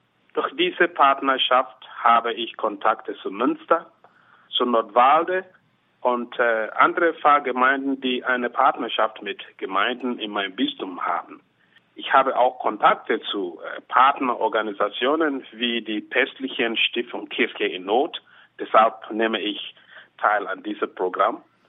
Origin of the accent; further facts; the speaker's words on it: Ghana; German is a second language; now in Germany; Aber dazu fand ich auch die Nahrung ganz anders wie bei uns zu Hause in Ghana.